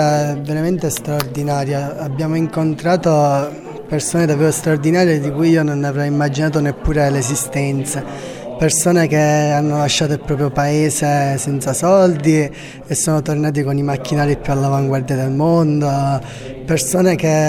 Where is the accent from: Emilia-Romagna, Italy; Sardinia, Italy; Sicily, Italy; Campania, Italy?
Sicily, Italy; Alcamo; No, io vengo da Alcamo, in provincia di Trapani, in Sicilia, quindi da abbastanza lontano.